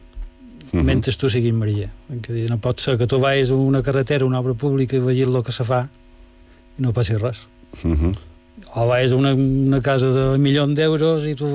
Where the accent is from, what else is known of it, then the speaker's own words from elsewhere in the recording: Balearic Islands, Spain; som mallorquins en margers, de veres